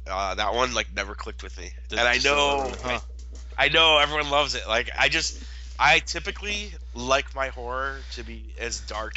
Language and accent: English; DeKalb, Illinois, United States; her caretaker is played by someone from my hometown here, DeKalb, Illinois, Richard Jenkins, who just won himself an Emmy.